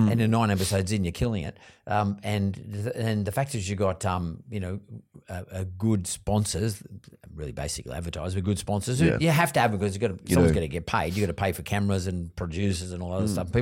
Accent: Sydney, New South Wales, Australia; And I don't know if that's because of how I grew up or where I grew up in Sydney.

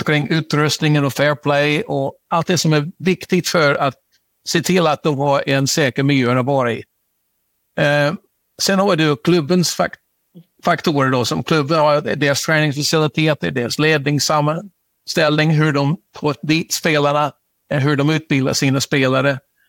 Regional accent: United States; Ja, eftersom vi är amerikaner vet ju hur det amerikanska fotbollssystemet ser ut

